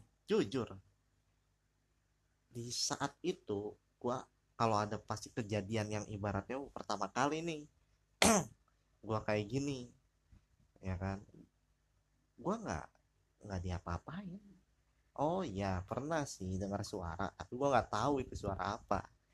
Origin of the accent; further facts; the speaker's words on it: Bali, Indonesia; Saudara-saudara gua ada yang dari Jakarta, ada yang dari Semarang, dan gua dari Bali